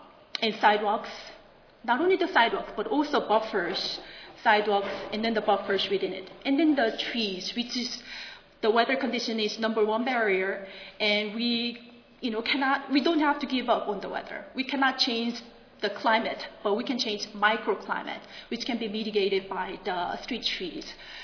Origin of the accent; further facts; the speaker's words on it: College Station, Texas, United States; This is my hometown, College Station. A very typical suburban residential community.